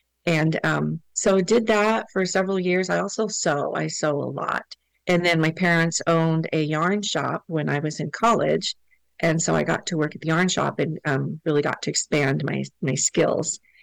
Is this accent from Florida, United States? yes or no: no; California, United States; also born or lived in Canada; I've lived in Southern California almost my whole life. We moved here when we were two, moved here from Canada. But so I have no memory of Canada.